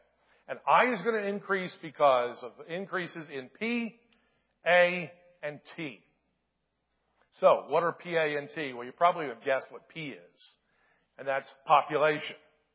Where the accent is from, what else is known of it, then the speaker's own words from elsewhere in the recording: Delaware, United States; And I come from Delaware, which is probably one of the most bluest states in the nation.